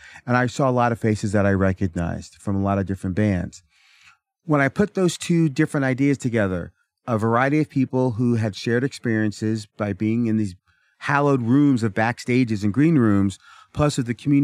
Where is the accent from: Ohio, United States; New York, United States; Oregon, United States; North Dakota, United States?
Oregon, United States; Portland; I grew up in Portland, Oregon